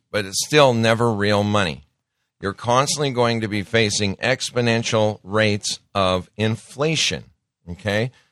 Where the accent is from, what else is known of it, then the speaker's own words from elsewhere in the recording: United States; The only asset base, the only thing that backs it up as an asset is you and me as American citizens. We are the collateral.